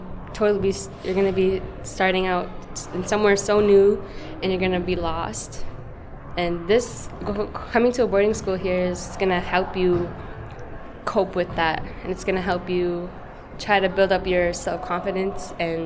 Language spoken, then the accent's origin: English; Bethel, Alaska, United States; I am a senior from Bethel.